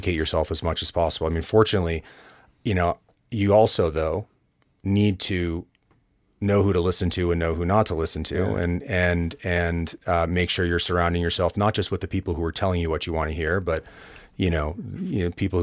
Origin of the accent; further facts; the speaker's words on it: East Coast, United States; I grew up on the East Coast.